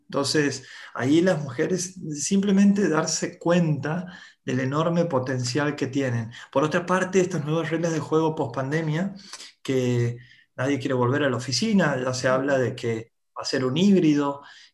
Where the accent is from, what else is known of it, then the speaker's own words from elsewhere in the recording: Santiago del Estero, Argentina; si verdaderamente te consideras que sos del norte o que sos de Chaco, en mi caso de Santiago del Estero, nunca voy a dejar de serlo.